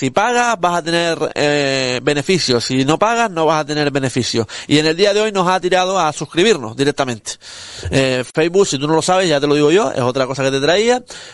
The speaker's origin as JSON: {"language": "Spanish", "town": "Morro Jable", "region": "Canary Islands", "country": "Spain", "said": "y yo soy de Morrojable, vivo en Morrojable, y estoy aquí en Morrojable."}